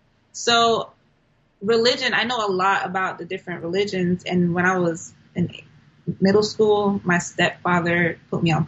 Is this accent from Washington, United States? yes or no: no; Florida, United States; You know, I'm a Florida girl through and through. I love my whole town.